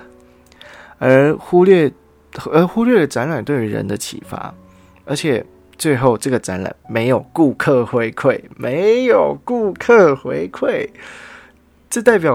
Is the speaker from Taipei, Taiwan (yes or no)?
no; Taitung, Taitung County, Taiwan; 我的老家在台东，小的时候寒暑假都会回台东的老家